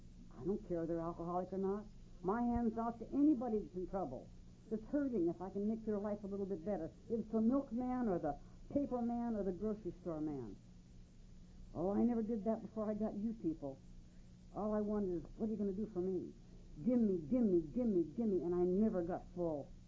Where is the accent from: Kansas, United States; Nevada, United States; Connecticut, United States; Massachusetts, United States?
Nevada, United States; Reno; Now, I was born and raised in Reno, and my grandfather homesteaded in Reno and built the courthouse and many of the churches.